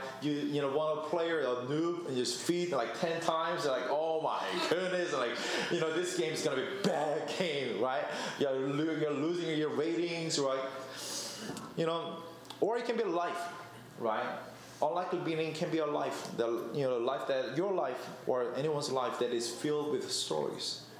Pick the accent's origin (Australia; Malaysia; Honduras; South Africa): Honduras; moved away as an adult; now in United States; my father is a missionary, so I grew up in Honduras. Ever since I was 12, I grew up in Honduras, and si hablo español, I speak Spanish, right?